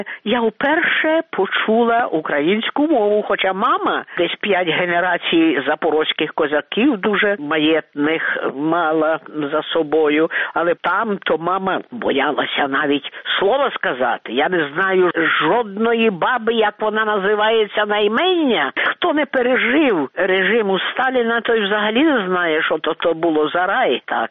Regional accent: Kyiv, Ukraine; also born or lived in Donbas; Ми переїхали з Донбасу, тому що лікар сказав, що я умру. Я умирала від кривавих дизентерій, я не переношу воду у Донбасу. А тоді було за мого часу переїхати до Києва

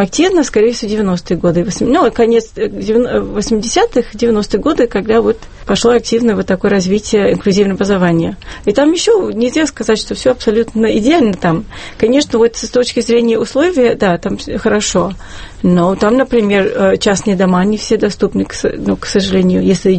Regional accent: United States; Конечно, я жила. Я выросла в Америке.

